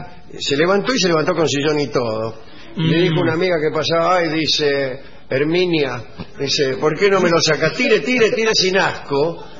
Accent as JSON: {"language": "Spanish", "town": "La Plata", "region": "Buenos Aires Province", "country": "Argentina", "said": "soy de La Plata y él de Capital."}